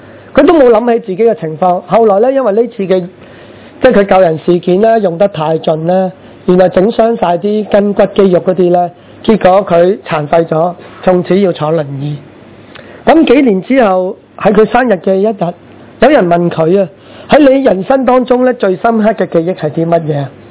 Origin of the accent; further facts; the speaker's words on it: China; 所以我们中国人其实都强调呢，好像要感恩